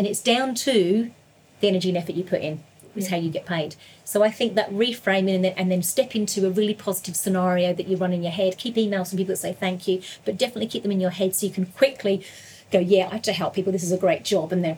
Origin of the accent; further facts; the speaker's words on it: England, United Kingdom; and I grew up in England.